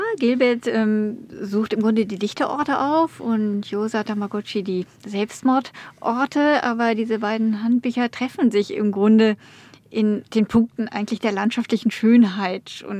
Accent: North Rhine-Westphalia, Germany; Und ich bin im Süden aufgewachsen, direkt an der Ruhr, wo man dann einerseits schnell in der Innenstadt ist, aber andererseits auch schnell draußen in ländlichen Gebieten. Also ich bin in einer sehr schönen Umgebung im Ruhrgebiet aufgewachsen.

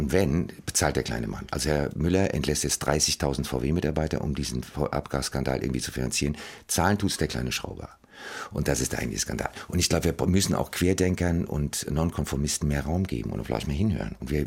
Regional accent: Germany; first language German; Es ist mein Heimatland, ich bin hier geboren, es ist meine Muttersprache, meine Familie ist hier.

